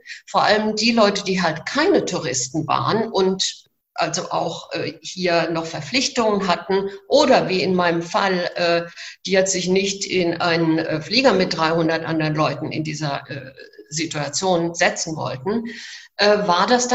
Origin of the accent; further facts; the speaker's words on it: Mainz, Rhineland-Palatinate, Germany; now in Australia; ich bin in Mainz, das ist auch meine Heimatstadt sozusagen